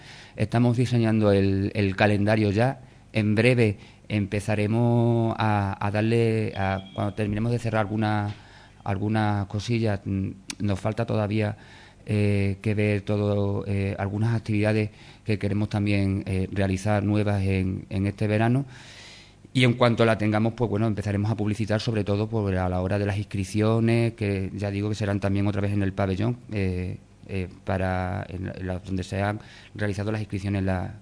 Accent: Llerena, Extremadura, Spain; para los llerenenses y para mí en particular, como concejal de deportes, es un orgullo ver al equipo de mi pueblo, a mi equipo, verlo jugando estos play-offs.

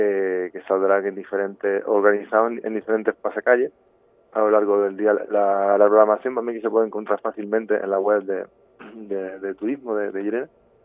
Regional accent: Argentina; now in Granada, Spain; residimos en Granada, pero no somos de Granada. Natal, originarios somos de Argentina.

